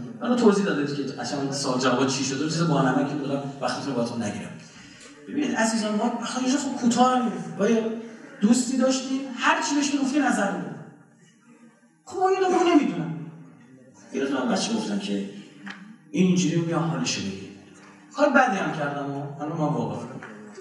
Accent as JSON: {"language": "Persian", "country": "Iran", "said": "ما ایرانی هستیم دیگه تا پا رو گلو نذارم."}